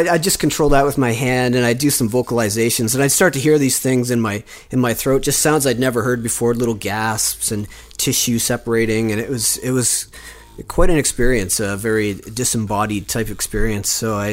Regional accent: West Chiswick, Nova Scotia, Canada; from West Chiswick, Nova Scotia, and I play the jaw harp.

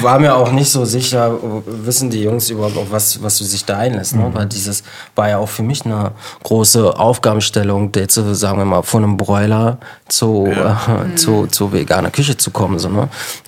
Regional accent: East Berlin, Berlin, Germany; ich komme ja aus Ost-Berlin.

